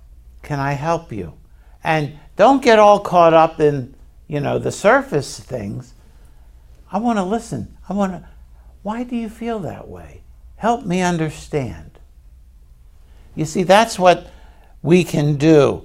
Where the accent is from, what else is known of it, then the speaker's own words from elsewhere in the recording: Baltimore, Maryland, United States; because I'm from Baltimore, bridges sometimes fall.